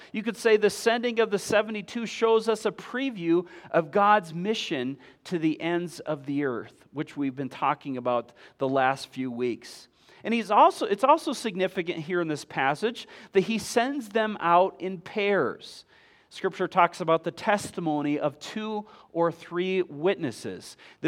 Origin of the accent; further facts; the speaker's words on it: Mount Pleasant, Michigan, United States; And so that's what I kind of grew up around, living in Michigan. And I remember in our house that we grew up in Mount Pleasant, just down the street from us was a farm.